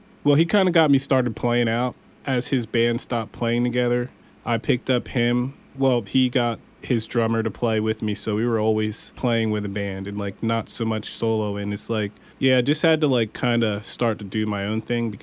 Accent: New Jersey, United States; now in Easton, United States; I tell people I'm from Jersey because that's what my bio says, even though I live in Easton.

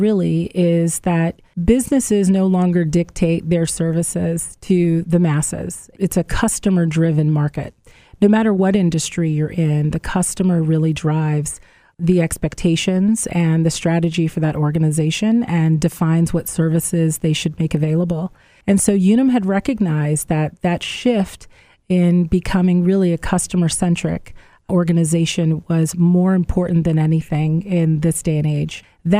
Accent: Oberlin, Ohio, United States; I am originally from Oberlin, Ohio, and was working in downtown Cleveland and was ready for my next opportunity.

